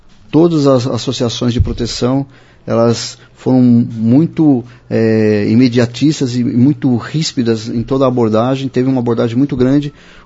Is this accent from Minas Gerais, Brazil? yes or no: no; São Paulo, Brazil; Eu sou de São Paulo e eu vejo isso acontecer muito lá